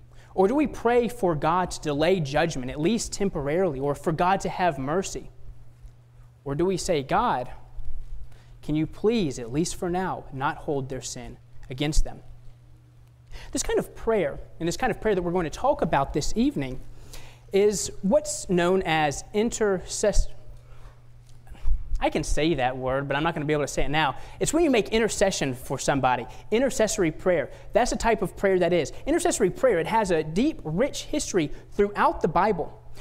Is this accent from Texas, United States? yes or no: yes; Houston, Texas, United States; And growing up in the Houston area, I'd known Curtis for a long time. I grew up at Kleinwood